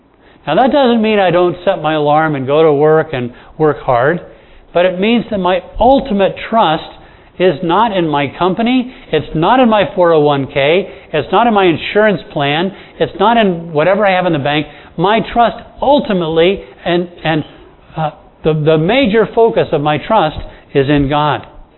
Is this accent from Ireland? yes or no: no; Bahamas; Now, I grew up in the Bahamas, and to me, life in the Bahamas, that sounds good.